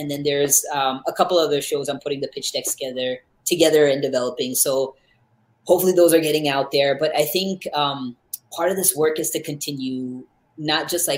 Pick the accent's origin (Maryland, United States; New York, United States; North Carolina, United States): North Carolina, United States; because like I grew up in North Carolina. I never met anyone like me before.